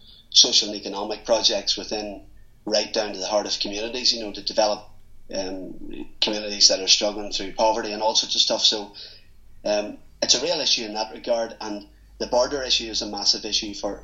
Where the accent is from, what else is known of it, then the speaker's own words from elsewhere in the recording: Northern Ireland, United Kingdom; Northern Ireland throws a number of challenges into the pot for Westminster, and I just think, I mean, me personally, I'm not sure what we contribute to Westminster in general. I mean, we're technical